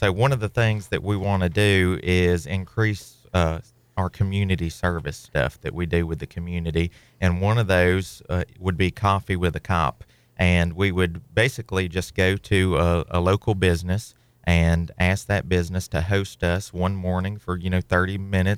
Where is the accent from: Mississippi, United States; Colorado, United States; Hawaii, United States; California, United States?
Mississippi, United States; Kosciusko; I was raised here in Kosciuszko and graduated from Kosciuszko High School. I have family here, and just love the community.